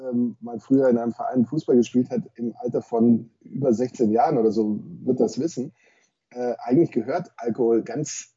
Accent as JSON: {"language": "German", "region": "Southern Germany", "country": "Germany", "said": "Auch wenn ich als Süddeutscher natürlich immer sagen würde, der Kaugummi."}